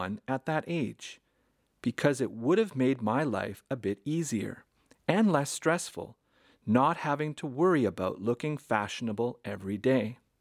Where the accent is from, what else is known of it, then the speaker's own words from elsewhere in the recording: Western Canada, Canada; when I was growing up in Western Canada, this was an uncommon sight.